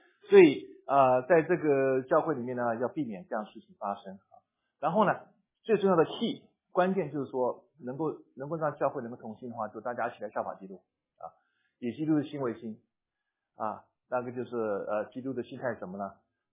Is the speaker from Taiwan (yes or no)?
no; China; 比如说我们中国人呢，上海人都喜欢在一起啊